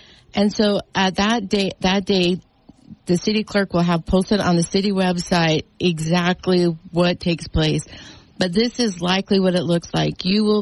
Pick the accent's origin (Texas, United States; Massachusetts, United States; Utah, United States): Utah, United States; also born or lived in Iron County; But I am native to Southern Utah. I was born in Iron County.